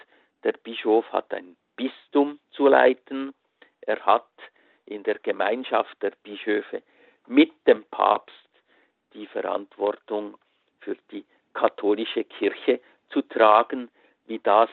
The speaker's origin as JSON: {"language": "German", "country": "Switzerland", "said": "bei uns in der Schweiz"}